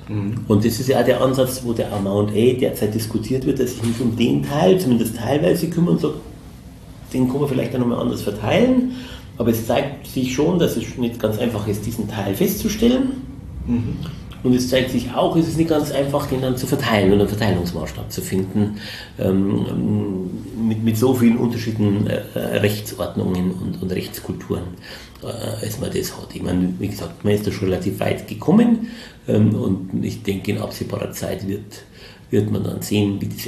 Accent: Munich, Bavaria, Germany; Als Münchner

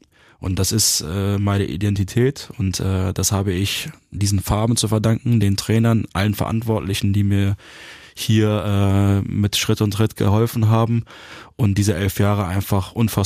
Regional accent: Hanover, Lower Saxony, Germany; Ich komme aus Hannover, meine Eltern wohnen in Hannover, meine Familie wohnt in Hannover, meine Schwester.

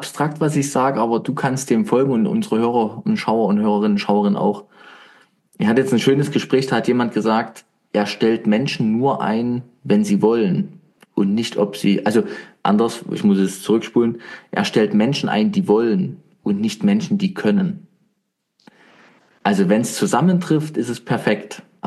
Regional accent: Weinböhla, Saxony, Germany

